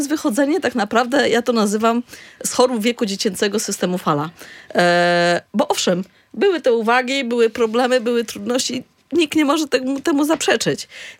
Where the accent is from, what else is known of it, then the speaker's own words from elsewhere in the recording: Gdańsk, Pomeranian Voivodeship, Poland; jestem z Gdańska